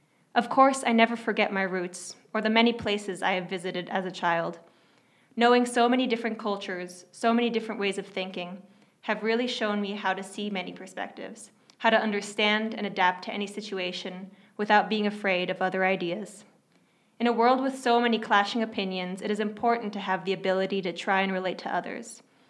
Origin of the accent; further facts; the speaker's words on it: Vienna, Austria; also born or lived in San Francisco, United States; I was born in San Francisco to a single mother surrounded by family friends from areas across the globe. But even as a child, I couldn't be tied to one place. My mother and I moved to Vienna, her birth city, when I was only 4.